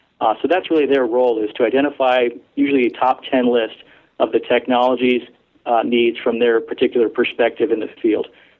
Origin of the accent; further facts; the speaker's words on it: New York City, New York, United States; I grew up in the New York area, New York City area, and my employment after college and my master's degree was with the New York City Department of Corrections